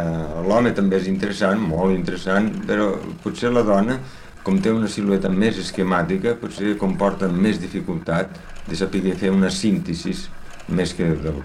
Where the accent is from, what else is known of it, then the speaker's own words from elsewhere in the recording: Tortosa, Catalonia, Spain; also born or lived in Barcelona; històricament sóc fill de Barcelona. Jo sóc nat a Barcelona. El que passa és que tota la família és d'arrel tortosina. I quan tenia 4 anys vam retornar a la Tortosa, on hi vaig estar fins a la guerra.